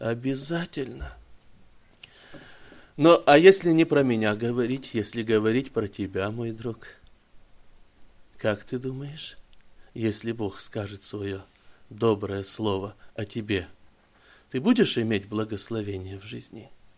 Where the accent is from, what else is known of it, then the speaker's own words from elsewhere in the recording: Kazakhstan; я из Казахстана.